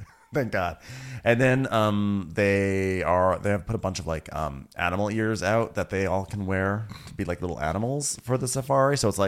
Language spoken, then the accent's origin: English; Tasmania, Australia; I'm from Australia. Close. I'm actually raised in Tasmania.